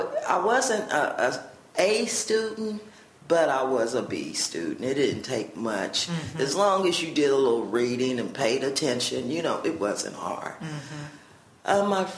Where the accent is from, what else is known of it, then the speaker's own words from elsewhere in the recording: Indianapolis, Indiana, United States; born there; My story is that I was born in Indianapolis, Indiana, at General Hospital.